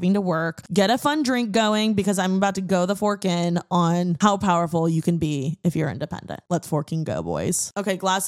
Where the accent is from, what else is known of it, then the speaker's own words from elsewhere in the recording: Indiana, United States; now in Los Angeles, United States; specifically in my new city, LA, because I was born and raised in Indiana, if you didn't know. Shout out my Midwesterners.